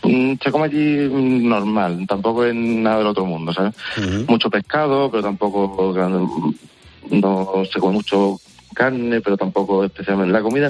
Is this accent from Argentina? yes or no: no; Málaga, Andalusia, Spain; also born or lived in Equatorial Guinea; yo soy de Málaga y ahora mismo afortunadamente trabajo aquí en Málaga, de lo mío.